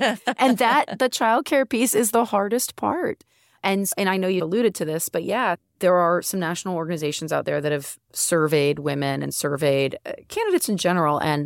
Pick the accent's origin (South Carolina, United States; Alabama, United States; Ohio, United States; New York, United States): South Carolina, United States; Charleston; Like I said, I grew up in Charleston, so we're fortunate to have parents here.